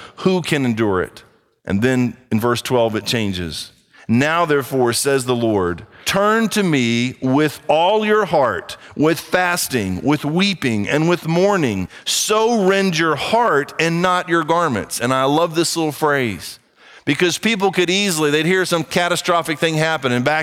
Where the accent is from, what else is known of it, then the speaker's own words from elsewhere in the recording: Brazil; And I grew up in Brazil, and down there they have ants that march literally